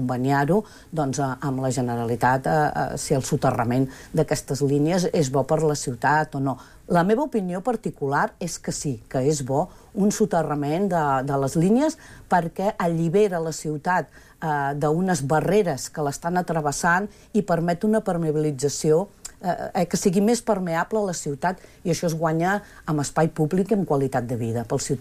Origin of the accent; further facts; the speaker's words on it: Terrassa, Catalonia, Spain; jo sóc de Terrassa i he viscut els dos soterraments, tant el de Renfe com el de Ferrocarrils de la Generalitat.